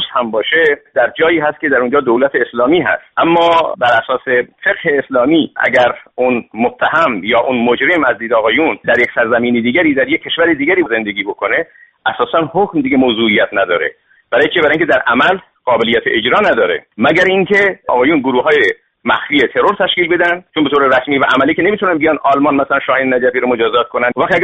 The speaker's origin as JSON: {"language": "Persian", "country": "Iran", "said": "بنابراین همه ما ایرانی هستیم و باید تلاش بکنیم که انشالله آیندهمون و فردای ایرانمون بیشتر ملتزم به آزادی‌های فردی"}